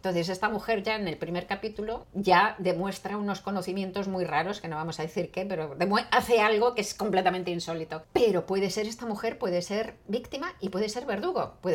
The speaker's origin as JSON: {"language": "Spanish", "town": "Madrid", "region": "Community of Madrid", "country": "Spain", "said": "Pero yo soy de Madrid, no conozco mucho Barcelona"}